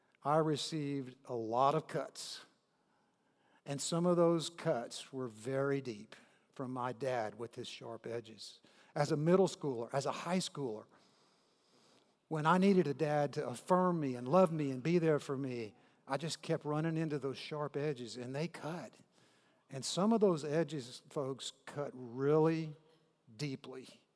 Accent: Wharton, Texas, United States; I grew up in Wharton, Texas. I'm a small town boy, population 8,000.

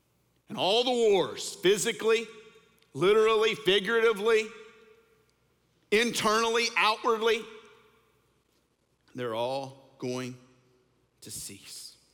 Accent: Bossier City, Louisiana, United States; I grew up in Bossier City, Louisiana, and I went to elementary school at Bel Air Elementary School.

